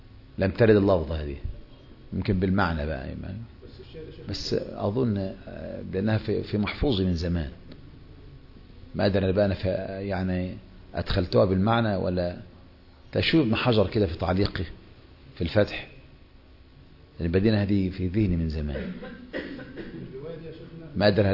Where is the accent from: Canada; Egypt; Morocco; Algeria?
Egypt; وعندنا في مصر طبعا تلبس الثياب الأبيض